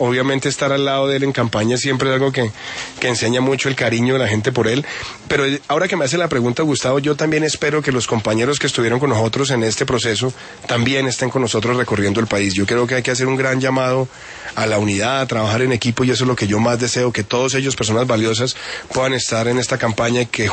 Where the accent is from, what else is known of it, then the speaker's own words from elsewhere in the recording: Bogotá, Colombia; born there; yo soy un colombiano bañado por todos los costados de distintas regiones. Yo nací en Bogotá. Mi familia paterna antioqueña, y Antioquia es mi segunda casa. Mi mamá tolimense